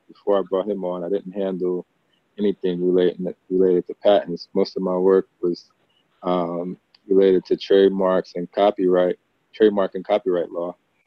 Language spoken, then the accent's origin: English; Passaic, New Jersey, United States; I'm originally from Passaic, New Jersey, which is right outside of Newark. 10 miles from Times Square, New York City. Grew up in an inner city environment, public housing, public schools that, you know, were underfunded, under-resourced.